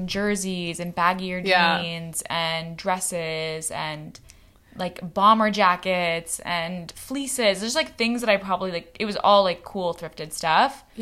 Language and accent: English; San Francisco, California, United States; And I mean, I grew up in San Francisco, so even going to like Dolores Park, which is like such a cool like spot